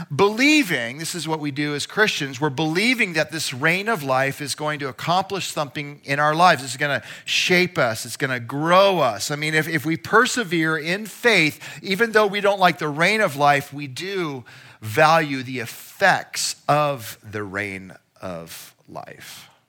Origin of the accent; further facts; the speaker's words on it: Michigan, United States; born there; also born or lived in Minnesota; So I was born in Michigan. All right. Then I lived in Minnesota.